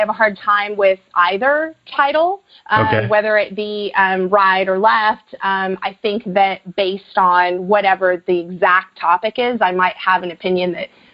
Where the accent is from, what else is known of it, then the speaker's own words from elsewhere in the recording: Midwest, United States; I'm from the Midwest, by the way.